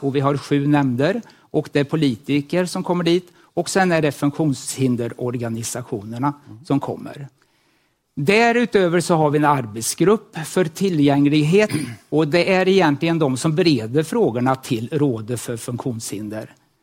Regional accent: Kristinehamn, Värmland, Sweden; vi kommer ifrån Kristinehamn. Och Kristinehamn kanske inte alla känner till, men det ligger i Värmland. Och framförallt så ligger det i norra delen utav Vänern.

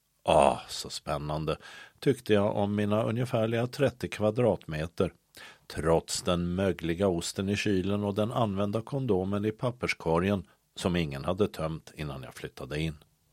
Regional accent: Nybro, Kalmar County, Sweden; also born or lived in Halland; varpå jag ilsket tillbakavisar påståendet om att jag skulle vara smålänning. Jag är från Halland, gormar jag. Jag må ha vuxit upp i den nätta lilla hålan Nybro, men jag är inte nybroit.

